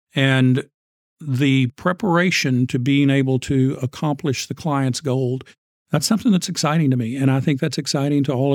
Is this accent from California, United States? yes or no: no; Gonzales, Texas, United States; Well, I grew up in Gonzales, Texas on a ranch. My family was cattle ranchers as a kid.